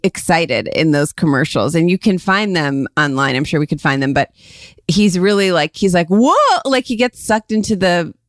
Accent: Ohio, United States; that was a huge thing when we grew up in Ohio, too.

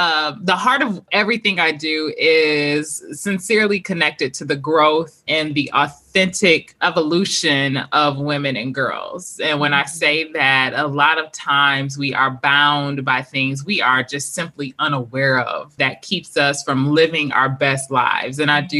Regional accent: Detroit, Michigan, United States; So I am a proud Detroiter, 313, born and raised in Detroit City proper.

